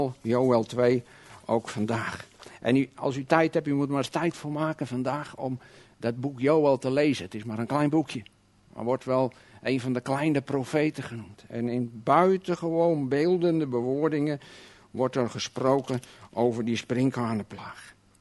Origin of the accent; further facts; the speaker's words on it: South Holland, Netherlands; ik kom uit Alblasserwaard, daar is alles wat groener dan hier.